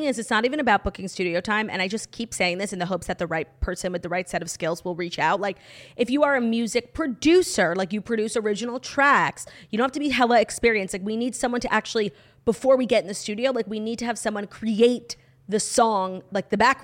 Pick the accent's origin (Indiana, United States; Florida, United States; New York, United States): New York, United States; I'm originally from New York, and my favorite pizza topping is cheese.